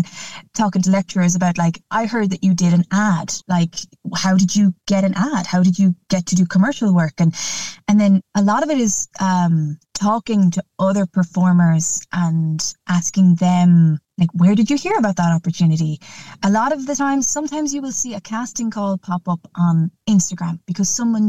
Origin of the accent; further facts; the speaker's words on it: Connacht, Ireland; So I grew up in Mayo, and in my hometown there wasn't really theatre opportunities.